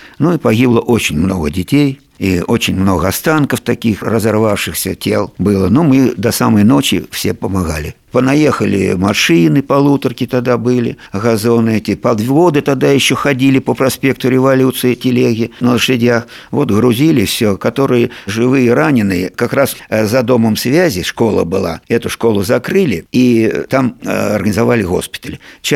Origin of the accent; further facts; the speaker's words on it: Voronezh, Voronezh Oblast, Russia; Коренной я воронежец. До войны мы жили на проспекте дом 37. Это вот дом связи.